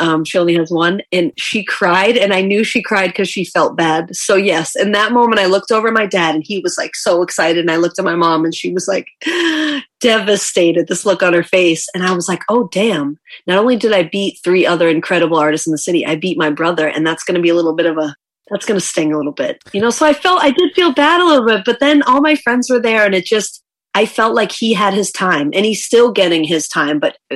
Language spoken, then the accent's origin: English; Boston, Massachusetts, United States; born there; I was born in Jamaica Plain and my dad used to perform there back in the day.